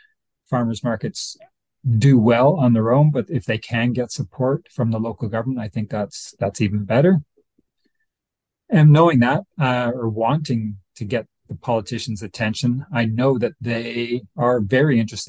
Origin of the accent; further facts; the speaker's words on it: Toronto, Ontario, Canada; I grew up in the Toronto region, in the suburbs of Toronto.